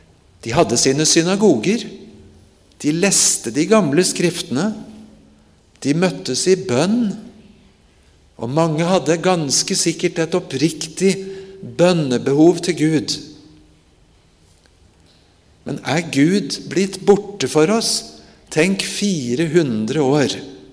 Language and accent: Norwegian; Japan; Ellers er jeg født og vokst opp i Japan som misjonær barn.